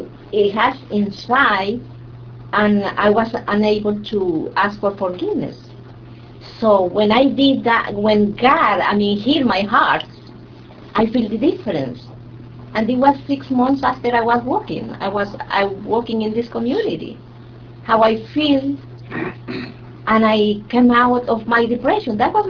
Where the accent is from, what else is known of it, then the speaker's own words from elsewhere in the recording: El Salvador; now in New York, United States; also I'm from El Salvador. I came like 37 years ago. I grew in a Catholic family, and right here when I came to New York